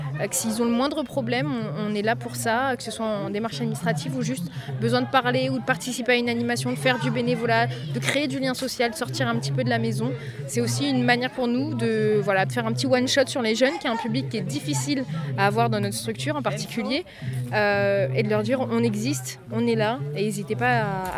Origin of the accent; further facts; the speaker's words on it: Île-de-France, France; Nous, on vient d'Île-de-France, plus précisément du département de Seine-Saint-Denis.